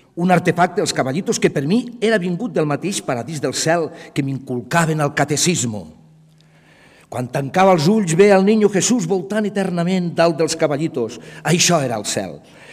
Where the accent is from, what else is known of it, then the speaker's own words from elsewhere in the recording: Móra la Nova, Catalonia, Spain; born there; en realitat vaig néixer aquí a Móra-la-Nova, vaig néixer a la clínica escolar, al carrer de l'Hostal